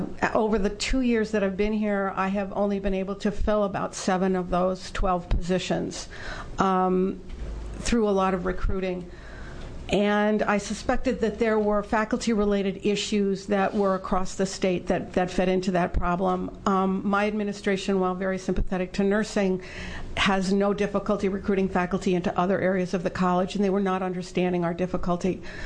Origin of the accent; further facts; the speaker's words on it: Happy Valley, Oregon, United States; I am from Happy Valley, Oregon, and I am a nurse.